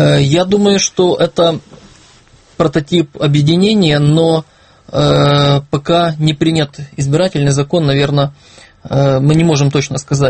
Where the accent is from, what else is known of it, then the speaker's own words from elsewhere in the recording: Lviv, Lviv Oblast, Ukraine; Приятно слышать вопрос с моего родного города. Я тоже из Львова. Там закончил школу и университет.